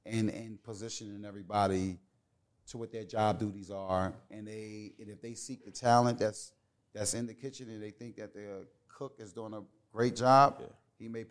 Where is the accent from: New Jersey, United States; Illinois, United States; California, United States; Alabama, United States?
New Jersey, United States; Atlantic City; also born or lived in Chester; Yeah, I'm from Chester, okay. PA, but I grew up in Atlantic City.